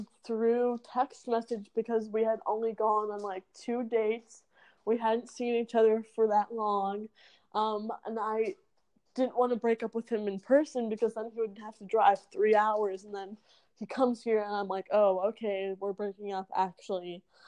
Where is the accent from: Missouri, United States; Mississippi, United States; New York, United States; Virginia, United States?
Virginia, United States; Charlottesville; he will pick me up from my hometown in Charlottesville, Virginia, and drive all the way to Maryland